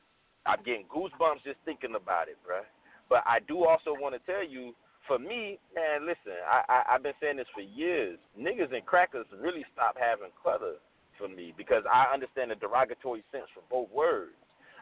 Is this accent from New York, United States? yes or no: no; Pompano Beach, Florida, United States; Yeah, so I'm from South Florida.